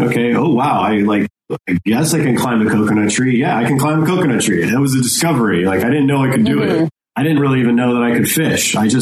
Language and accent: English; Australia; I realized in Game Changers that I needed to, like, maybe not be as Aussie, not be as much of myself as I was in the past.